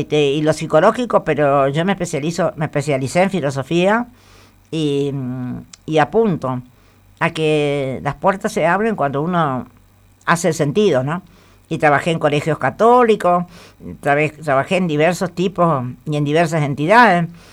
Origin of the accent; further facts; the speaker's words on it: Santo Tomé, Santa Fe, Argentina; Soy de Santo Tomé, amo Santo Tomé